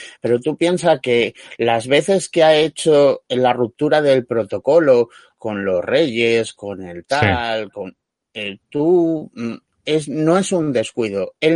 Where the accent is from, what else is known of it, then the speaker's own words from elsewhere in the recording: Spain; Yo soy español de nacimiento porque no me han dado a elegir.